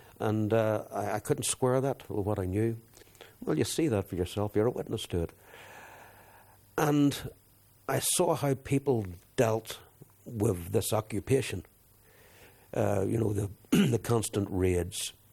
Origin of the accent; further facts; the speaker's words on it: England, United Kingdom; growing up in England, I felt very alienated there.